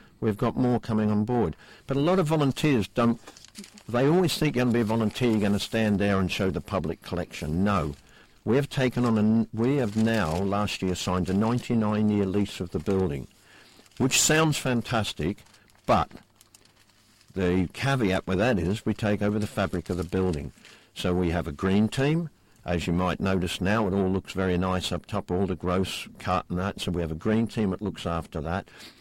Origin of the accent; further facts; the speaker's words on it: Melbourne, Victoria, Australia; moved away as an adult; now in United Kingdom; I was born in Melbourne, Australia, grew up there, and my family's still there. Went off to see the world, landed in the UK